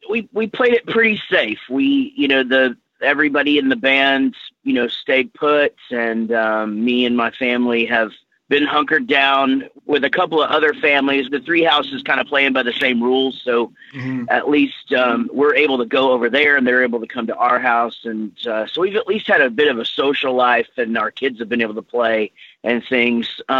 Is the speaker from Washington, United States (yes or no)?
no; Wichita Falls, Texas, United States; now in Denton, United States; That's right. Yeah. Born and raised. We're from Wichita Falls, Texas. We moved down to Denton, Texas when we started the band 26 years ago. And then, you know, we've just stayed.